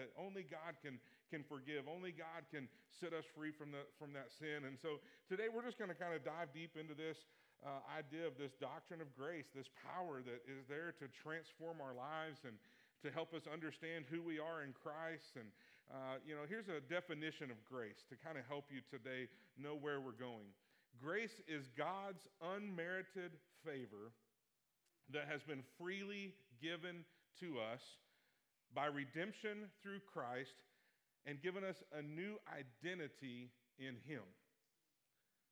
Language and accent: English; Oklahoma, United States; I'm from Oklahoma. I'm an OU fan.